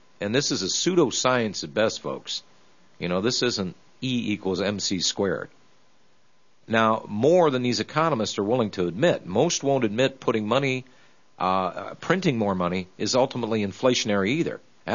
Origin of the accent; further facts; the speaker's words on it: United States; I'm an idiot. I'm an American.